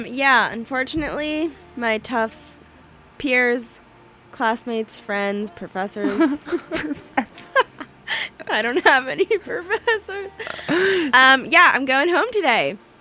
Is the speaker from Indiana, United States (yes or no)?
no; New York, United States; I'm from New York, if anyone listening doesn't know.